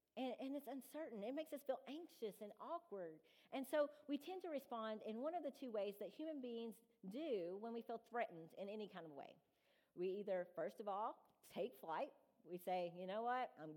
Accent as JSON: {"language": "English", "region": "Kentucky", "country": "United States", "tie": "born or raised there", "said": "I went home to my hometown in Muhlenberg County, and yes, we identify by county because the town is too small"}